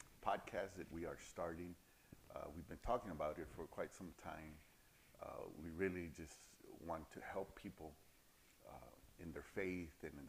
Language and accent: English; San Antonio, Texas, United States; I grew up in San Antonio pretty much all my life.